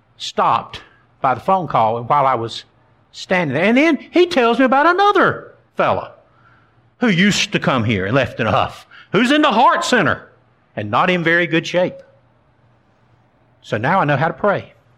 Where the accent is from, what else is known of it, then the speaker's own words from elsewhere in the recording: Goldsboro, North Carolina, United States; I'm from Goldsboro originally. That's a town about an hour and a half, 2 hours from here. Big claim to fame for Goldsboro is where Seymour Johnson Air Force Base is. Grew up there, spent most of my life there.